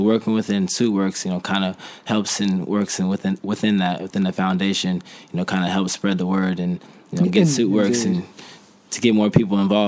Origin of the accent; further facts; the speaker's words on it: California, United States; This is the closest I'm going to get since I'm from California, so yeah.